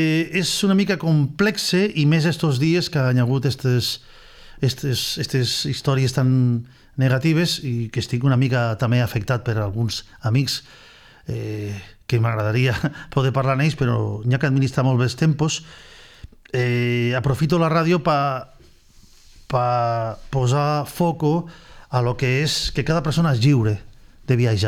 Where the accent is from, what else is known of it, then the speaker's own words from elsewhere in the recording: Vinaròs, Valencian Community, Spain; encantadíssim de portar el nom de Vinaròs del meu poble arreu del món